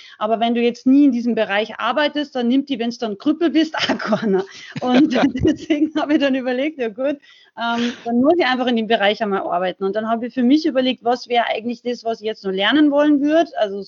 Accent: Salzburg, Austria; now in Unterhaching, Germany; Also ich bin ursprünglich aus Rauches, aber lebe schon ganz lange in Unterhaching bei München.

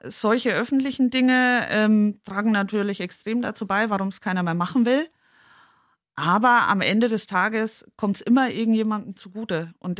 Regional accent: Kronach, Bavaria, Germany; Also ich komme ursprünglich aus Kronach. Auch da im Dorf hat jeder seine Meinung

